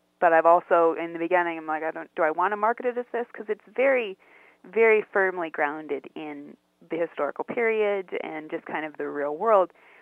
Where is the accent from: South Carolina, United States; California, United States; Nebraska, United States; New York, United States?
Nebraska, United States; Scotts Bluff; my hometown where I live now, in western Nebraska, Scotts Bluff, mm-hmm. Nebraska